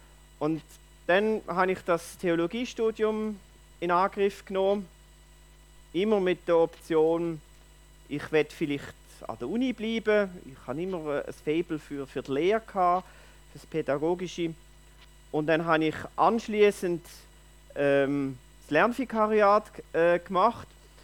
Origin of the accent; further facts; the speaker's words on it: Bad Säckingen, Baden-Württemberg, Germany; Ich stamme aus Bad Säckingen, erinnert dem Rhein, bin gut kirchlich-christlich gross geworden in einer liberalen Stadtgemeinde, wobei meine Eltern sehr kirchlich gewesen sind.